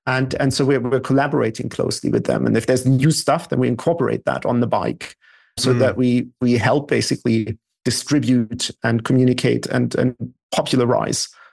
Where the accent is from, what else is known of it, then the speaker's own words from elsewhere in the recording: Germany; accent: German; my German accent would instantly create trust and greater acceptance that the numbers must be right